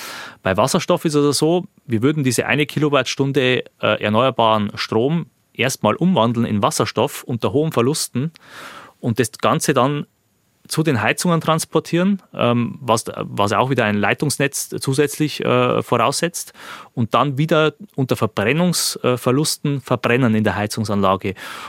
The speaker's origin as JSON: {"language": "German", "town": "Neustadt an der Waldnaab", "region": "Bavaria", "country": "Germany", "said": "bei uns in Neustadt zum Beispiel, wo ich herkomme, Neustadt an der Waldnaab"}